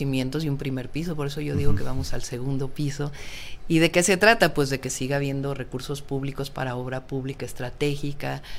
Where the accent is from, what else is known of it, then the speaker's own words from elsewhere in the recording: Mexico City, Mexico; born there; Y en mi caso, pues nací en la Ciudad de México